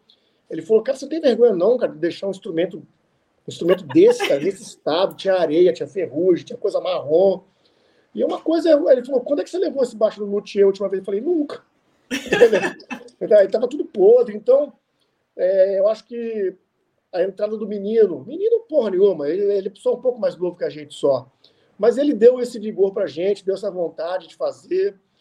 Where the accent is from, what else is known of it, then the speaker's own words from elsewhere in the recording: Espírito Santo, Brazil; accent: capixaba; apesar da gente ser uns caras meio divertidos, ter o sotaque capixaba engraçado, as palavras engraçadas, né?